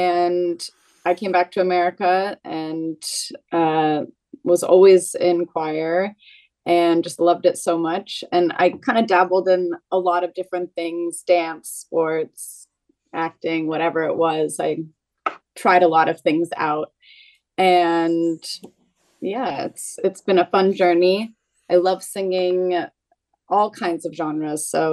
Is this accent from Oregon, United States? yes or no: yes; Oregon, United States; also born or lived in Hong Kong / Netherlands; I grew up, I was born in Oregon, and then we moved to Hong Kong and then to Holland. We were out of the country for a little bit.